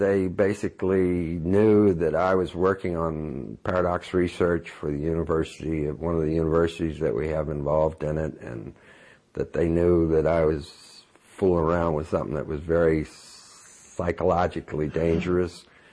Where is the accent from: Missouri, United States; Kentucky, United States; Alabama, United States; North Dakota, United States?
Missouri, United States; And, you know, show me, and I'm from Missouri, you got to show me a picture of it coming, and I'll buy it.